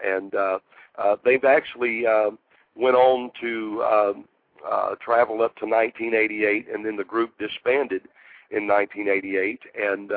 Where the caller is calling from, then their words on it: Nashville, Tennessee, United States; I'm out here in Nashville, Tennessee.